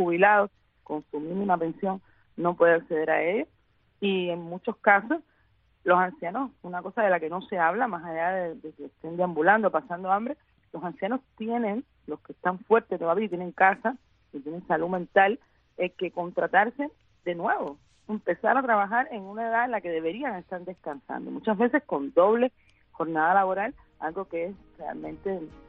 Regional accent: Cuba; moved away; cuando yo salí de Cuba

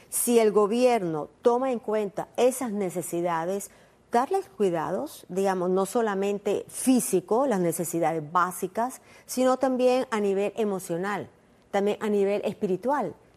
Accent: Nicaragua; yo soy nicaragüense

